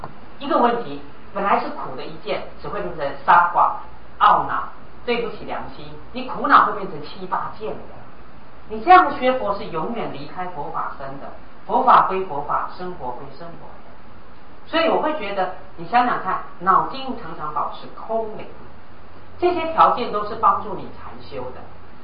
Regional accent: China; 我们中国人不是，哎，我要煮蛋了，没有蛋跑下去

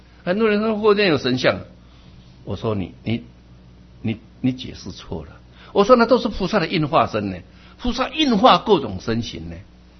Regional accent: Taiwan; 我们台湾很多政治人物，

